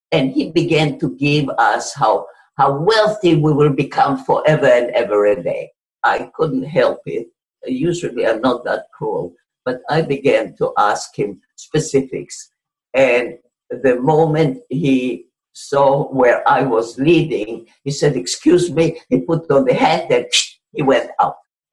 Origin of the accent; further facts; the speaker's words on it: Israel; moved away as an adult; I was born in Israel. I lived there for about 30 years